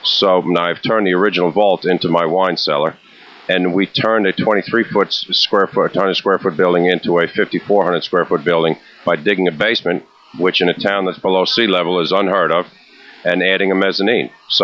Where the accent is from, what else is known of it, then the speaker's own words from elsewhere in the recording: New York, United States; moved away as an adult; now in Charleston, United States; I was always concerned being a New Yorker coming down to Charleston, how it'd be received.